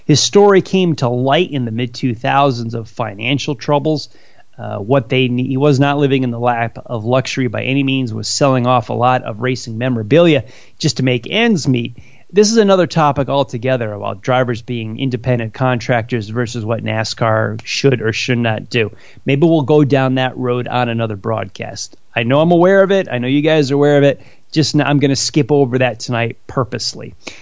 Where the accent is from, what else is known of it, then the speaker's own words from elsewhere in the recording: New England, United States; I grew up in New England and read a lot about him.